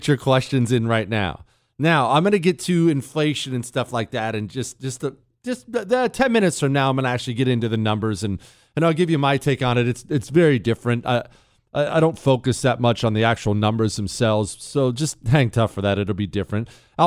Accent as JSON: {"language": "English", "region": "Ohio", "country": "United States", "tie": "born there", "also_born_or_lived": "Montana", "said": "You know, I don't come from New York City. I was born in Ohio. I've lived in Montana, which is as country as it gets. I now live in the Houston area, which isn't country, but I'm more of a rural person."}